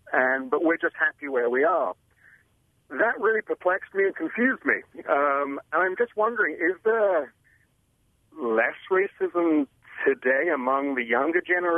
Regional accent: London, United Kingdom; now in Chicago, United States; I'm originally from London, live in Chicago.

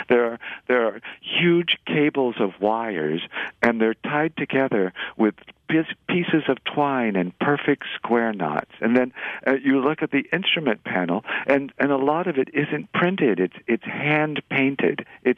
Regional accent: Houston, Texas, United States; But also, I grew up in Houston, and the house I grew up in was the subject of an astronaut scandal.

